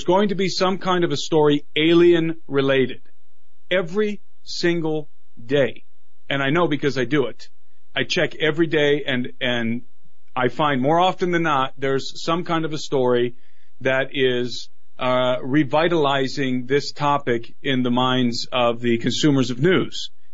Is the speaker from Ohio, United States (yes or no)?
yes; Brook Park, Ohio, United States; I grew up in Brook Park, Ohio, and I was living in Cleveland at the time.